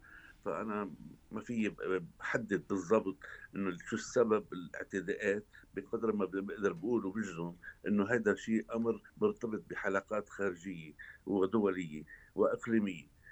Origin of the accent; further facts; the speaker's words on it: Lebanon; نحن اللبنانيين